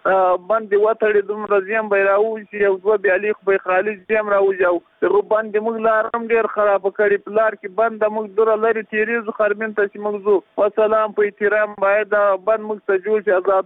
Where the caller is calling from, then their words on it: Paktika, Afghanistan; د پکتیکا یو سبقېله د کوړې د مشکل د کلی وسیدون کړي